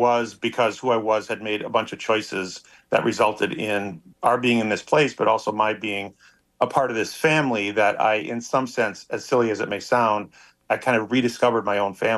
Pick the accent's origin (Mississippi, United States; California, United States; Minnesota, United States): Minnesota, United States; We wanted to be somewhere warm because we're from Minnesota